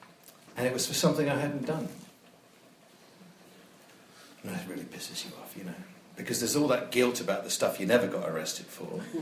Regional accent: United States; I'm an American lawyer, I'm an English barrister

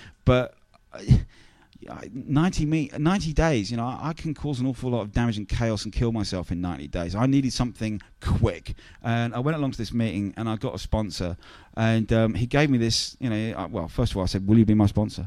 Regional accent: London, United Kingdom; I'm a Londoner

